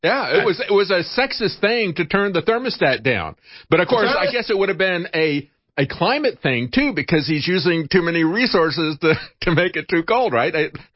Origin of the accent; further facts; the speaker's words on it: Florida, United States; I mean, I grew up in Florida